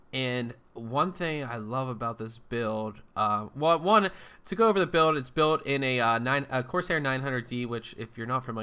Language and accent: English; Pittsburgh, Pennsylvania, United States; I mean, it's black and gold and I'm from Pittsburgh, so